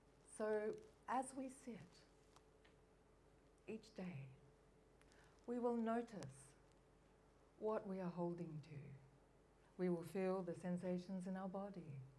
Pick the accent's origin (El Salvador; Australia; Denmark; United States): Australia; I'm from Australia.